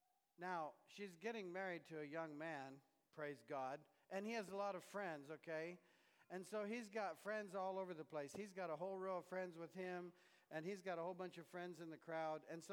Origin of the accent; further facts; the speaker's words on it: Pennsylvania, United States; also born or lived in North Carolina / Iowa; I come from Pennsylvania, and before that, North Carolina, and before that, Iowa, and I think before that, heaven.